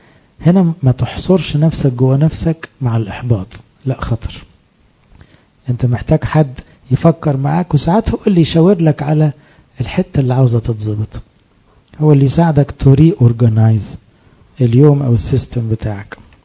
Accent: Egypt

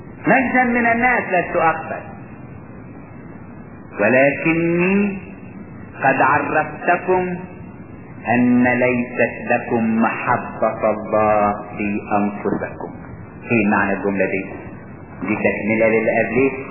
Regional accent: Asyut, Asyut Governorate, Egypt; كان عندنا في اسيوط

